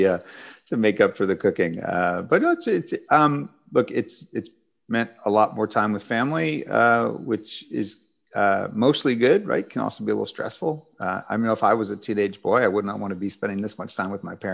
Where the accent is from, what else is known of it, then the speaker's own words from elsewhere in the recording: Newport News, Virginia, United States; I'm actually from Virginia. I'm from Newport News, Virginia, which is in the southeastern part of the state.